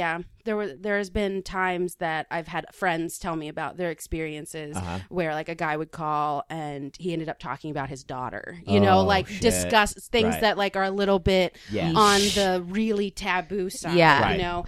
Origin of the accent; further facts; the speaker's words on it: Virginia, United States; now in Los Angeles, United States; Because I'm from Virginia. I was like, this is my last winter here.